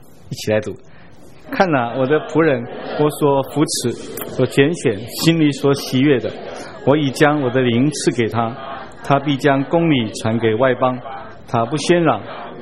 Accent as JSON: {"language": "Chinese", "country": "Taiwan", "said": "我们台湾人特别喜欢这一节圣经，因为我们是东方的，而且我们还是个海岛"}